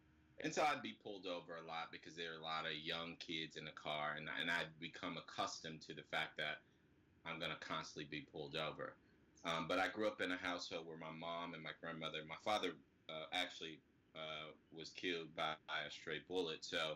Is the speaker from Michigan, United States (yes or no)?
yes; Detroit, Michigan, United States; So I'm actually from Detroit, Michigan. That's where I was born and reared.